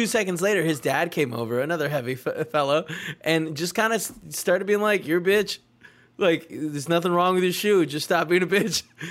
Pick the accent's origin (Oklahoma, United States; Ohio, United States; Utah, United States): Utah, United States; Salt Lake City; Like, I'm from Salt Lake City.